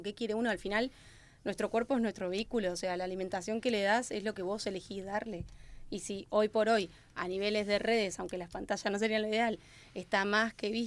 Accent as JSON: {"language": "Spanish", "country": "Argentina", "moved": "yes", "said": "yo noto mi acento, soy argentina, hace 5 años que vivo acá"}